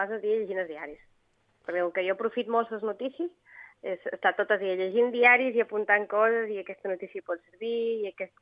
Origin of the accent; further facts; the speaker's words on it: Balearic Islands, Spain; I el que jo sé, doncs, casualment, és la idiosincràsia d'Eivissa i Formentera i turisme.